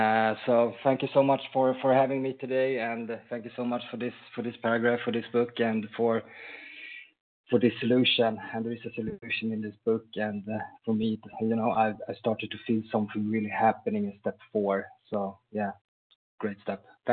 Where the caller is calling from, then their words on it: Sweden; I'm calling in. I'm a recovered compulsive worried, and I'm calling in from Sweden.